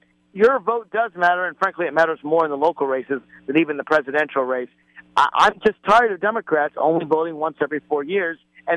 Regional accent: Alexandria, Virginia, United States; voters in my hometown of Alexandria, Virginia

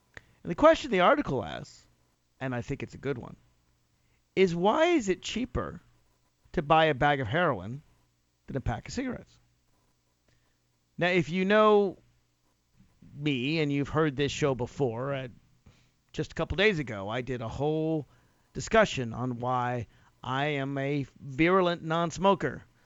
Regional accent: Virginia, United States; The lowest priced cigarettes in the country are in my home state of Virginia.

